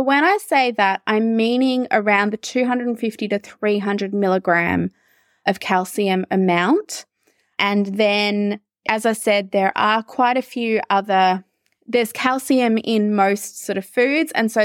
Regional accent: Australia; as an Australian

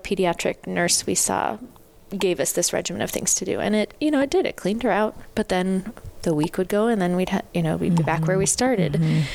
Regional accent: Spokane, Washington, United States; I'm from the Spokane area

